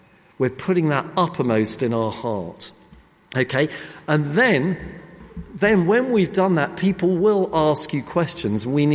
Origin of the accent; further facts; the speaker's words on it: England, United Kingdom; we just wanted to do something that really reminded us of being British, of being English.